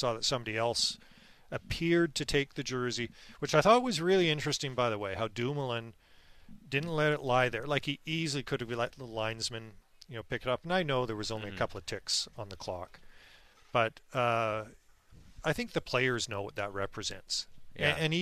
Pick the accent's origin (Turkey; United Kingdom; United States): United Kingdom; Scotland; I'm Scottish, though.